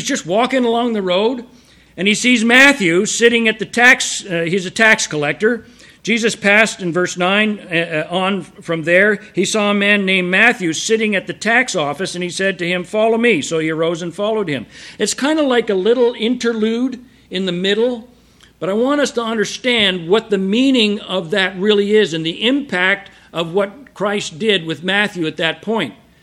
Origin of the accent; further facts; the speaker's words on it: Montreal, Quebec, Canada; That was the church I was raised in Montreal.